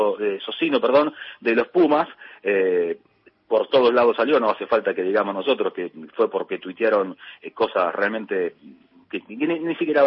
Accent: Argentina

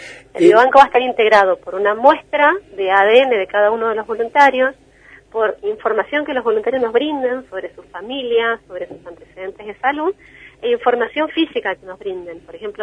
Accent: Argentina; como argentinos

